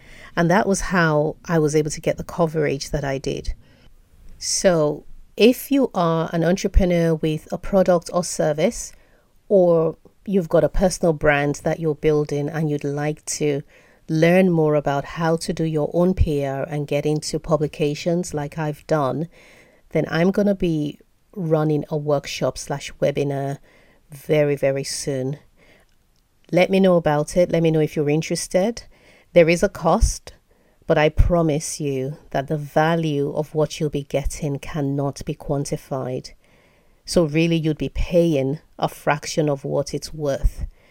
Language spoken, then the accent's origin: English; Nigeria; I'm Nigerian and I grew up in Nigeria.